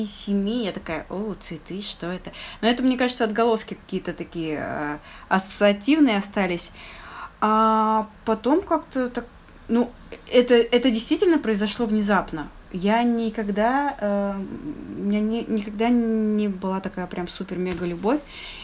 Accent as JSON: {"language": "Russian", "town": "Sochi", "region": "Krasnodar Krai", "country": "Russia", "also_born_or_lived": "Saint Petersburg", "said": "Всем привет … я действительно приехала из Сочи, жила в Санкт-Петербурге 7 лет. И вот недавно, 2 месяца назад, я переехала в Сочи."}